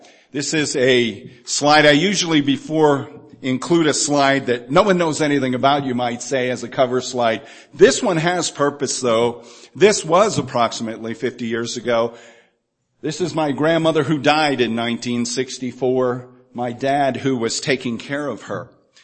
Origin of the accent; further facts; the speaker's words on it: New England, United States; I grew up in New England.